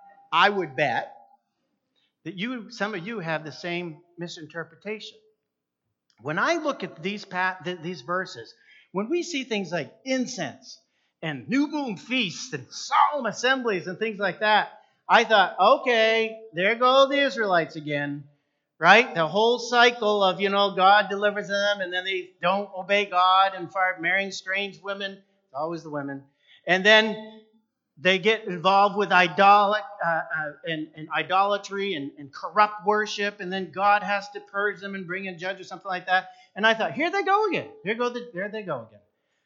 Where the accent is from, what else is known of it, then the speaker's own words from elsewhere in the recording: Milo, Maine, United States; Now, I was raised in a Christian home, and I grew up in Milo, Maine. Really, I grew up in Katahdin Ironworks, if anybody knows where that is, but we would winter in the big city of Brownville and Milo.